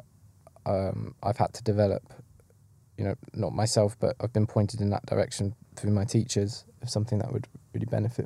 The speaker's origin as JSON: {"language": "English", "region": "London", "country": "United Kingdom", "tie": "born or raised there", "said": "when I was growing up in North London, I never came from a spiritual background or a religious background."}